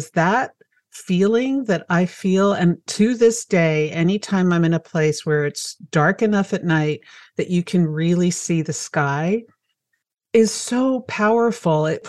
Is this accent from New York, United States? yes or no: yes; Manhattan, New York, United States; I grew up in Manhattan, so I grew up in a place with enormous light pollution, and occasionally you would see a star.